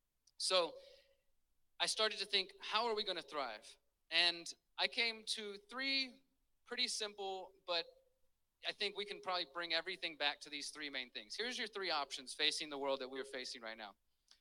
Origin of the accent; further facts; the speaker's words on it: Houston, Texas, United States; I'm originally from Houston, Texas. I'm 36 years old.